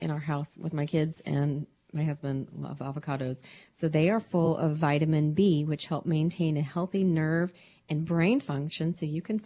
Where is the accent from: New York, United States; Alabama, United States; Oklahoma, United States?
Oklahoma, United States; I'm from Oklahoma. My terminology is probably going to come out here.